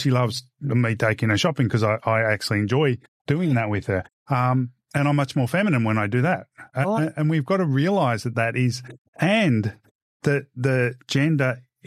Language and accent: English; Victoria, Australia; now in Sydney, Australia; I can talk about the fact that I grew up in Victoria and ignore the fact that I live in Sydney when I'm down there.